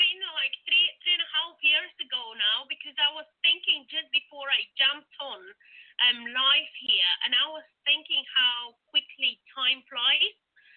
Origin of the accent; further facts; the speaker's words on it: Bulgaria; English is a second language; now in London, United Kingdom; Originally, I come from Bulgaria. I've lived in London now for almost, geez, I can't believe it, like 15 years.